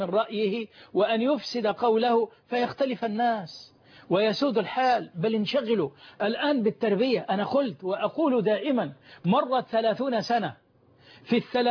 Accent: Egypt; وعندنا في مصر بالذات متخصصون في إصدار المسميات والألقاب

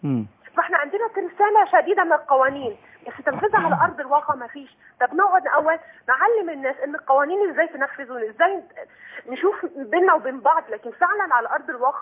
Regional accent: Alexandria, Alexandria Governorate, Egypt; وانا انا من اسكندريه

